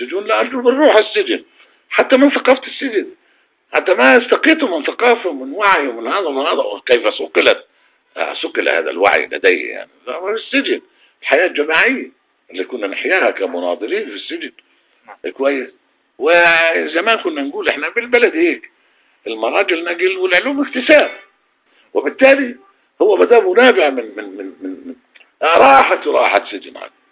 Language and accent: Arabic; Palestine; بحلم أن أخذ حقي كمان كفلسطيني كشعب.